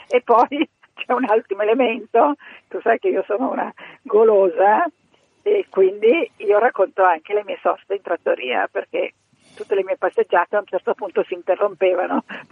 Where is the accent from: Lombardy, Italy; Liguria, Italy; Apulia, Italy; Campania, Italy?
Lombardy, Italy; Io compro sempre il grana padano, essendo lombarda, perché è della mia terra